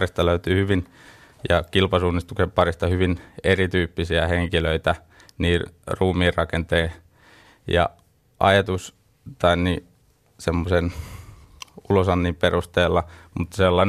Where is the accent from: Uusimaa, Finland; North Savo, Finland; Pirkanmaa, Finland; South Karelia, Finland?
Pirkanmaa, Finland; Kiikoinen; mä oon kotoisin tuolta Saastamalan Kiikoisista, ja siellä lajivalikoima oli aika niukka, pieni paikkakunta.